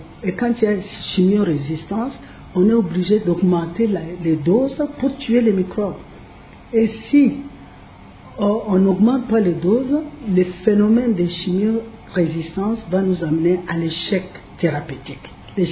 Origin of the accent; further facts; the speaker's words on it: DR Congo; chez nous en RDC